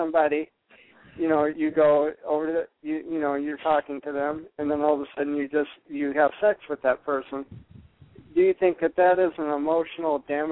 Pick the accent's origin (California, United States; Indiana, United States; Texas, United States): Texas, United States; Fort Worth; I'm from Fort Worth, Texas.